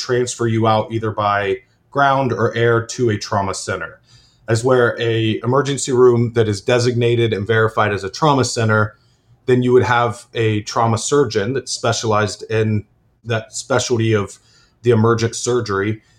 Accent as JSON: {"language": "English", "region": "Ohio", "country": "United States", "said": "I come from Ohio, and Ohio, we had a lot of farming accidents."}